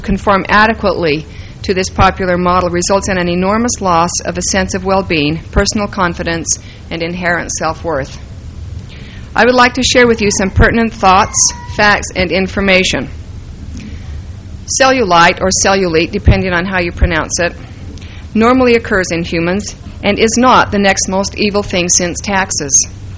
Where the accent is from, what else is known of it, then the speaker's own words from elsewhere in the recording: Provo, Utah, United States; also born or lived in California; I grew up in Provo because they say I couldn't possibly fit there, and they're right. I never did. I lived in California for some time after I married and then returned to Provo a few years ago.